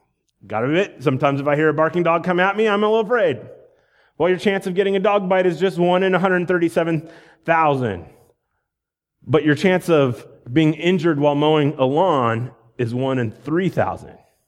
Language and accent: English; Iowa, United States; and I grew up in Iowa, and we went hiking in Montana